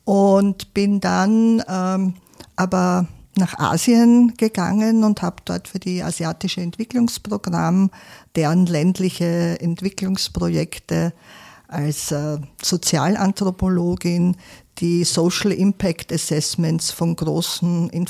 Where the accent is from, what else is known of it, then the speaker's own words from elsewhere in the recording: Burgenland, Austria; Ich komme aus dem Südburgenland, lebe in Stadt Schleining.